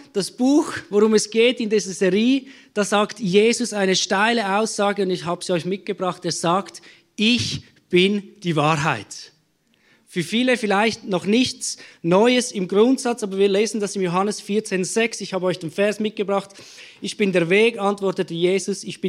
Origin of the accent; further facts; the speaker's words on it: Switzerland; Meine Großmutter war Deutsche eingebürgert und jetzt bin ich wirklich ein Schweizer. Vielleicht hörst du es.